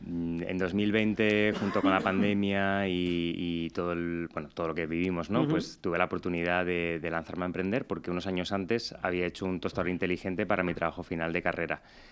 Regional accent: Madrid, Community of Madrid, Spain; now in Valencia, Spain; Aquí vengo desde Valencia. Bueno, soy de Madrid, pero me mudé a Valencia hace unos meses para entrar en Lanzadera.

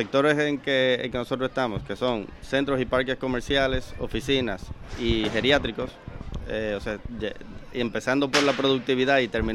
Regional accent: Dominican Republic; como dominicanos, claro, al fin no sabemos hacer las cosas medias.

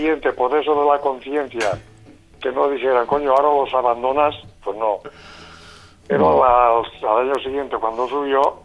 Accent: Aldaia, Valencian Community, Spain; born there; En Aldaya, donde yo nací, el campo de fútbol a 50 metros estaba la acequia

